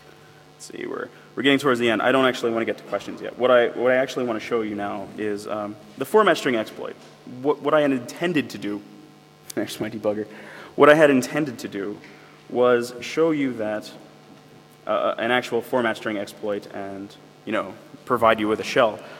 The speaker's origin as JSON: {"language": "English", "country": "United States", "said": "I guess you can tell I'm from America."}